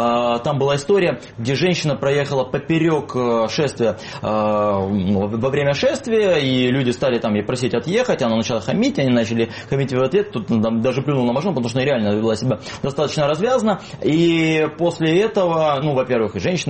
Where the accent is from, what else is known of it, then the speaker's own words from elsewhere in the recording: Khabarovsk, Khabarovsk Krai, Russia; я не только и был в Хабаровске, я и рос в Хабаровске, 30 лет своей жизни прожил там